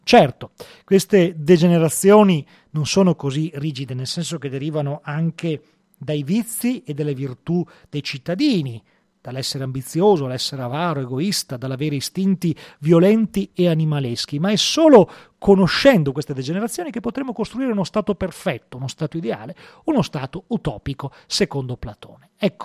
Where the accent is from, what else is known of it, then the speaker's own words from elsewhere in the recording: Veneto, Italy; pensate alla Repubblica di Venezia, siamo veneti